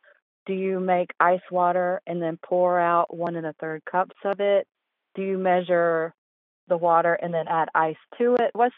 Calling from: Hendersonville, North Carolina, United States; I'm calling from Hendersonville, North Carolina.

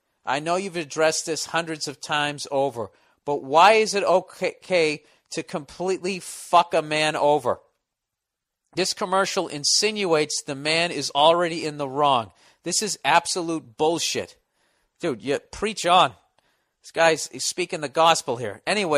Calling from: Kansas City, Missouri, United States; All right, dear Bill, I am from Kansas City.

